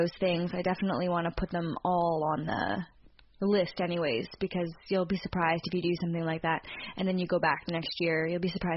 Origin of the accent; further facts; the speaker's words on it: Canada; we're 2 Canadian podcasters in Toronto.